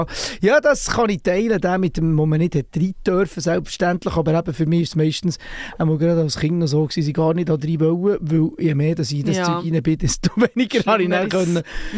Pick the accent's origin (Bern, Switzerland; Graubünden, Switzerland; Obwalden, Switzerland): Bern, Switzerland; Oberhofen; in Oberhofen, wo ich aufgewachsen bin, haben wir das heisst wirklich Sommerfest